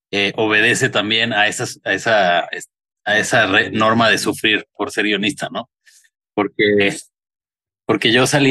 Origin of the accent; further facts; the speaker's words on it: Mexico City, Mexico; now in Monterrey, Mexico; Sí, soy chilango regio.